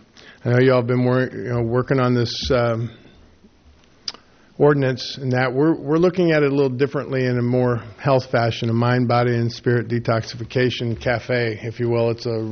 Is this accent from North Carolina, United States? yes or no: no; California, United States; And again, we're not from Morro Bay. We're from Five Cities, but we'd sure like to come to Morro Bay and actually move here if at all possible.